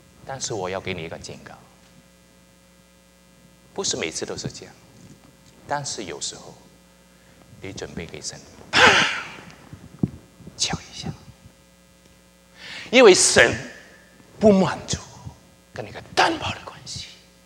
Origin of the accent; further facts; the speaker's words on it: Hong Kong; moved away as an adult; now in United States; 我在香港长大，在这边读书，香港长大以后，在中文大学读完书以后，就来美国啊，德州大学念博士学位。